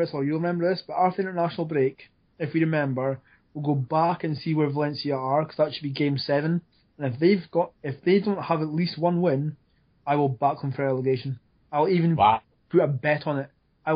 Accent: Scotland, United Kingdom; I'm your Scottish football man.

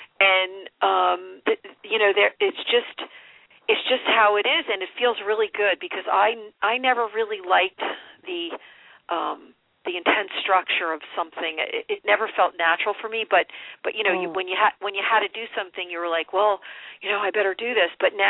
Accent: New Jersey, United States; I'm from New Jersey as well, you know.

